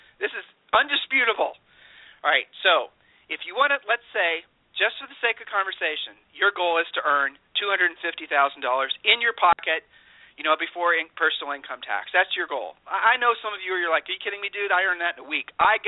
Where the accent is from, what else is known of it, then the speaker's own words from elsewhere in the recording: Ohio, United States; I hate sounding like this because I'm from Ohio, and by the very nature, we're not braggarts.